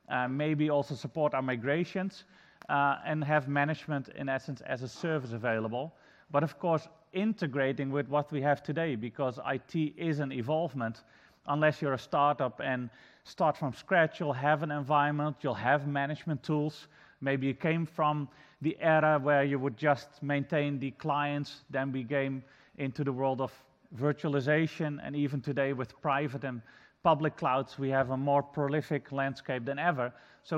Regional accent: Netherlands; English is a second language; for those of you who don't know me … from the Netherlands.

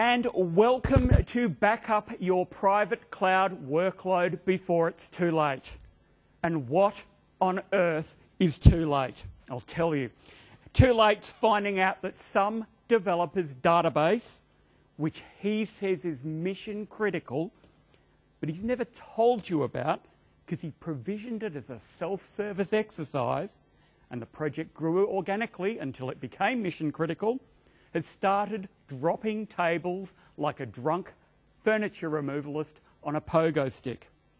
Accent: Australia; I'm from Australia.

